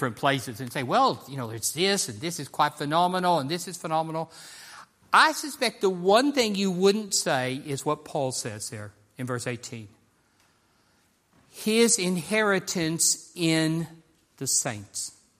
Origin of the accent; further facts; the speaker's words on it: United States; accent: American; You begin talking, and I have to admit, you can't miss it very much because of my accent, that I am American.